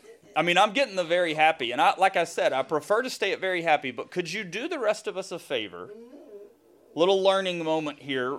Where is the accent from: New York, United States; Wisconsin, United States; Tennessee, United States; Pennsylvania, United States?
Tennessee, United States; despite growing up in Tennessee and whatever stereotypes I could traffic in.